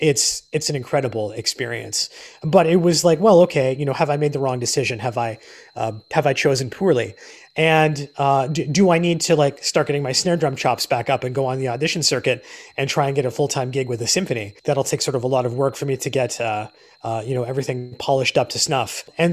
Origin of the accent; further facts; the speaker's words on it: Waterloo, Ontario, Canada; also born or lived in Kitchener; I was born in Kitchener. I lived in Waterloo for most of my life, up to the point where I moved out west to British Columbia.